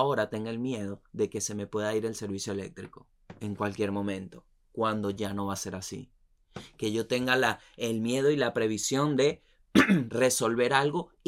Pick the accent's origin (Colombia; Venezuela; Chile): Venezuela; Esto es un privilegio más aún siendo venezolano.